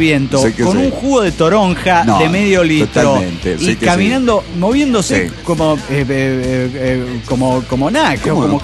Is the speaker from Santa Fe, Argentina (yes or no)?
yes; Cañada de Gómez, Santa Fe, Argentina; now in Hurlingham, Argentina; soy originario de Cañada de Gómez, Santa Fe, República Argentina.